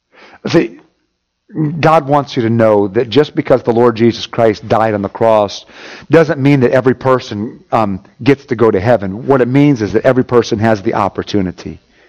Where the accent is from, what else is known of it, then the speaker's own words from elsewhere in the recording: United States; who hates me because of the fact that I'm American